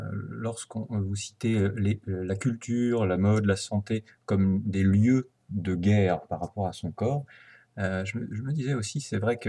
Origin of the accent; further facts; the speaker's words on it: France; que le corps est plus écouté que, par exemple, chez nous en France.